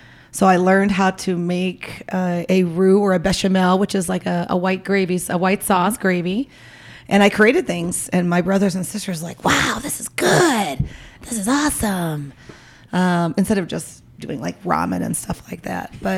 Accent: Chicago, Illinois, United States; now in Prescott, United States; because I'm originally from Chicago, so I'm a South Chicago girl.

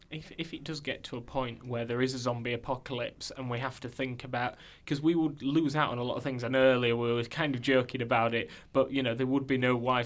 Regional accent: Yorkshire and the Humber, United Kingdom; You can tell that we're from Yorkshire in that the first thing that we think about when it comes to a zombie apocalypse is, oh, we can have some free grub weekend.

